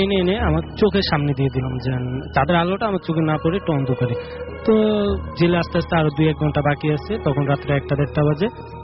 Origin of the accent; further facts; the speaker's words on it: Chandpur, Chittagong Division, Bangladesh; now in Dhaka, Bangladesh; আমি ঢাকা মিরপুর থেকে আসছি, আমার হোমটাউন হলো চাঁদপুরে। তো আমার ঘটনাটা চাঁদপুরে, আমার দেশের বাড়ি চাঁদপুরে।